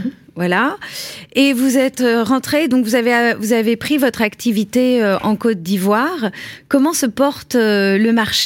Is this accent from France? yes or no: yes; France; peut-être encore plus en tant que Français vu qu'on parle la langue